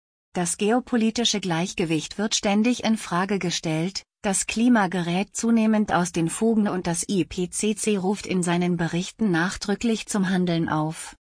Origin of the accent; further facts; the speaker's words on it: Île-de-France, France; moved away; Ich bin in Frankreich in der Nähe von Paris aufgewachsen.